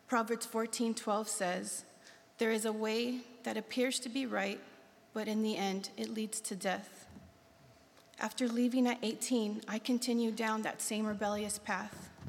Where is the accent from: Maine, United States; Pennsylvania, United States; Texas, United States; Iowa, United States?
Texas, United States; I was born and raised in South Texas by a young single mother.